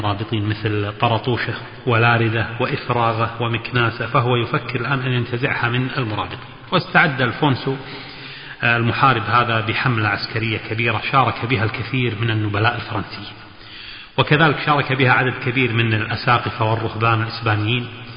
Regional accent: Kuwait; طبعا القليعة بلهجتنا ننطقها نقول الجليعة، وهي المنطقة طبعا عندنا المعروفة على ساحل الخليج العربي جنوب الكويت

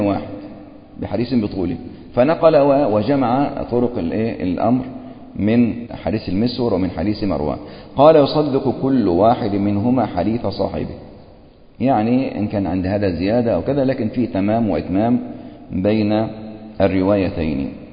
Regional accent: Egypt; كما هو حالنا في بلادنا مصر

